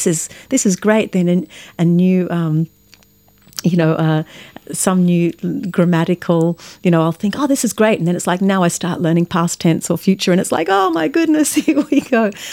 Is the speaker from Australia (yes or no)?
yes; Melbourne, Victoria, Australia; growing up in Melbourne, I wish I had have taken more notice. There's so many Greek speakers here.